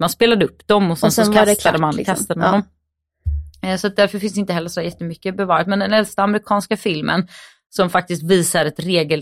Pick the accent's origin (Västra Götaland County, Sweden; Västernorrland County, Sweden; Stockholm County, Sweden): Västra Götaland County, Sweden; Gothenburg; Men märker man att jag kommer från Göteborg?